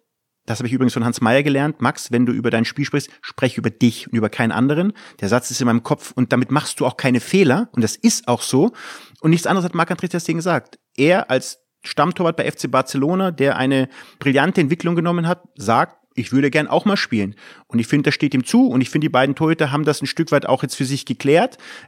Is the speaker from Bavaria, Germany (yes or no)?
yes; Munich, Bavaria, Germany; now in Mönchengladbach, Germany; Ich bin in München groß geworden.